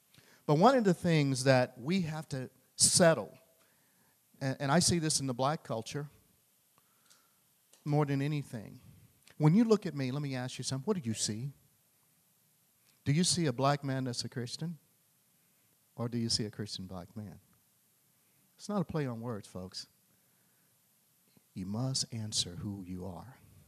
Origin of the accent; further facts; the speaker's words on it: Louisiana, United States; I mean, I tell you, I'm from Louisiana. I'm very simple-minded.